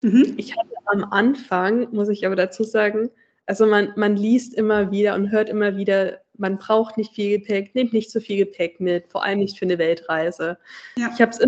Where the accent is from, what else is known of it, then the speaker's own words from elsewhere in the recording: Germany; zum Beispiel jetzt Deutschland, würde ich mal behaupten, da wo ich herkomme.